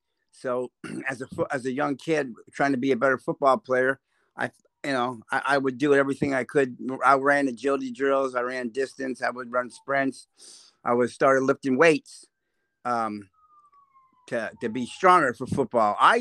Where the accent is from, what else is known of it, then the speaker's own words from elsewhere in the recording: New Albany, Indiana, United States; my first 15 years of my life actually were pretty good, and that was in New Albany, Indiana. I was raised a Hoosier